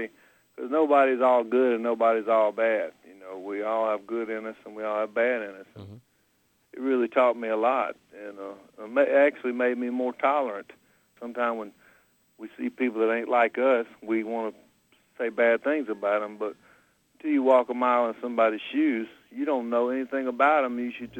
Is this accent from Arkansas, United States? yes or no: no; Tupelo, Mississippi, United States; who lives in my hometown, Tupelo, Mississippi, you know, he went to all the different kinds of churches, too